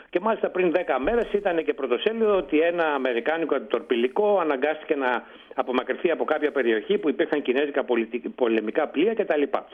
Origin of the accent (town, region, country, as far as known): Greece